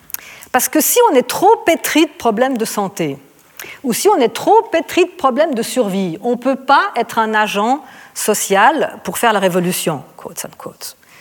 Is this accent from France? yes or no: no; Switzerland; Il y avait des luttes genre manif, chez nous en Suisse